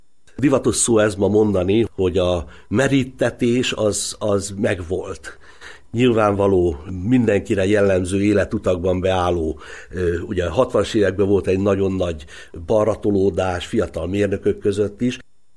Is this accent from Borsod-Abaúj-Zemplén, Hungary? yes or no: no; Veszprém, Veszprém County, Hungary; also born or lived in Budapest; így a perceket töltöttem Budapesten, tám pont a születésem alatt, de ezt követően végig Veszprémben éltem. Itt jártam általános iskolába, itt jártam középiskolába